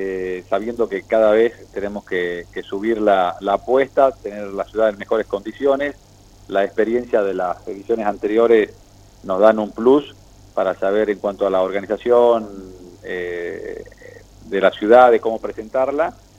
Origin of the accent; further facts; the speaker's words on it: Argentina; somos los argentinos